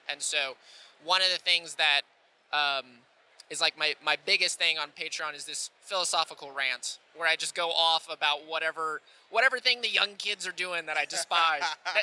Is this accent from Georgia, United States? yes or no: yes; Atlanta, Georgia, United States; I'm from Atlanta, Georgia, so it was a crazy flight out, but love the city so far.